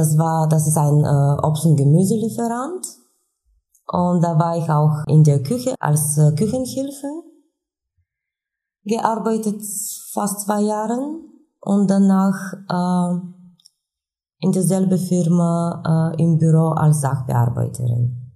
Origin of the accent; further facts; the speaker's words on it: Ruse, Ruse Province, Bulgaria; German is a second language; now in Germany; ich komme aus Bulgarien. Ich bin seit 2010 hier in Deutschland mit meiner Familie. Meine Heimatstadt heißt Russe. Das ist an die Grenze mit Rumänien.